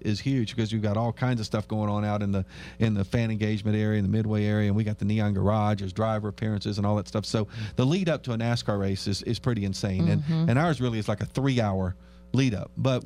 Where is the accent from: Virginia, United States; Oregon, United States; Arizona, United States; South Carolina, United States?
Virginia, United States; I grew up in Virginia, but when I was a small kid, you didn't have all these NFL games on all the time. The Redskins were there close by where I lived